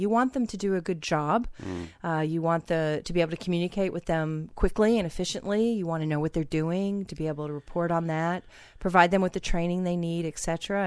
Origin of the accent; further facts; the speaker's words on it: Kentucky, United States; I'm originally from Kentucky, and you will hear that at some point in my voice.